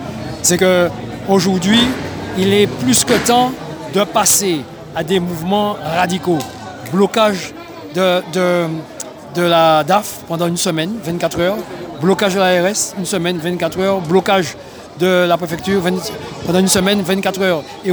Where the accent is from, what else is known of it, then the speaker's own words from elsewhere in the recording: Martinique; Et nous avons été les premiers également à faire la Guadeloupe venir chez nous en Martinique.